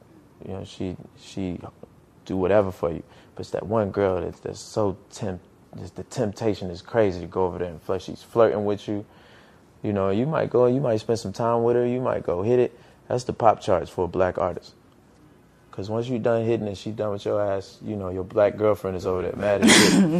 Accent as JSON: {"language": "English", "town": "Petersburg", "region": "Virginia", "country": "United States", "tie": "born or raised there", "said": "You know, in my hometown of Petersburg, when I was first trying to get on, I would pull over and pop the trunk and sell CDs"}